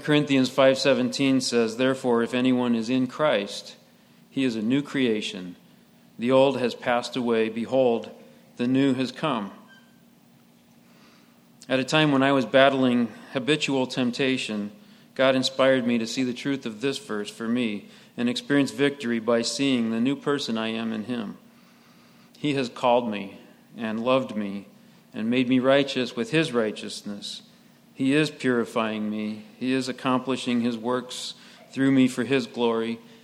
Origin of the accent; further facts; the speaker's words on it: Illinois, United States; born there; I was born near Chicago to parents who loved Jesus and taught me about him.